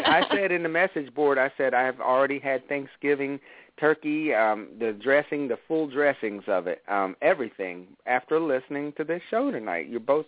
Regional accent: Aiken, South Carolina, United States; because I'm from Aiken, South Carolina, and it's a thoroughbred country.

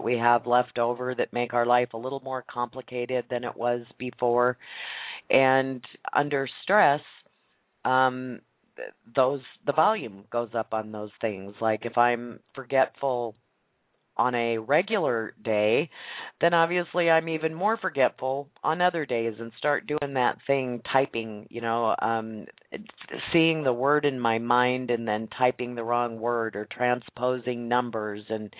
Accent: Nebraska, United States; I was born and raised here in Nebraska

